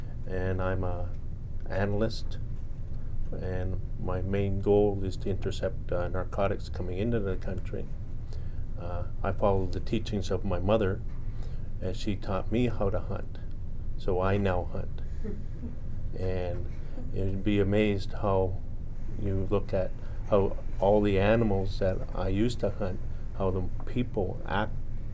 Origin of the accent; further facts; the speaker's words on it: Cape Croker, Ontario, Canada; I am a member of the Wolf Clan, and I'm from Newashingdaming, which is a commonly known to as everybody on the peninsula as Cape Croker. I'm First Nation